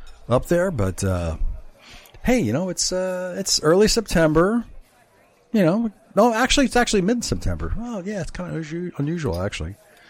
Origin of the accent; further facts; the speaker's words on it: New Jersey, United States; So you're in Jersey, my home state of Jersey, right?